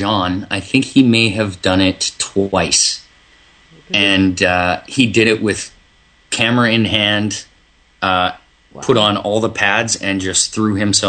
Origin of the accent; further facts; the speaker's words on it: Canada; I am from Canada.